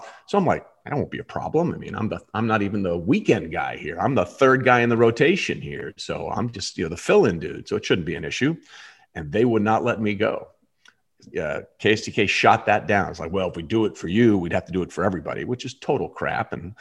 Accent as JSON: {"language": "English", "town": "St. Louis", "region": "Missouri", "country": "United States", "said": "I'm new here from St. Louis."}